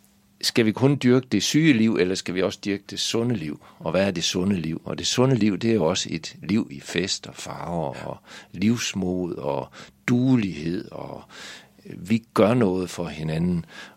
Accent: Svendstrup, North Denmark Region, Denmark; Vi havde en gammel stiv vogn derhjemme i Svendstrup.

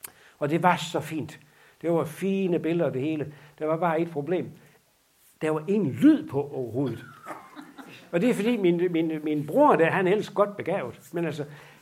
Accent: Lemvig, Central Denmark Region, Denmark; born there; also born or lived in Gudum; Men når jeg blev født i Lemvig på sygehuset der, så var det fordi, der boede min far og mor i Gudum.

